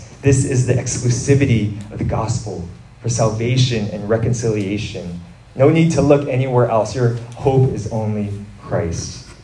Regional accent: Stockton, California, United States; Growing up in Stockton, there's a large Filipino population in the area I'm from.

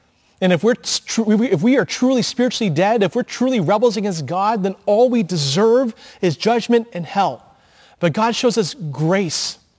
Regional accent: San Francisco, California, United States; I am from San Francisco, so therefore I am a San Francisco Giants fan.

